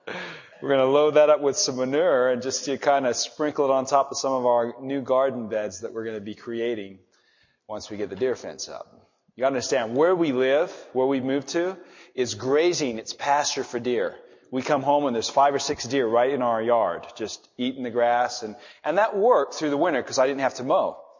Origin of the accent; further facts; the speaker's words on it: Ireland; Speaking as an Irishman right now, I love those potatoes for breakfast.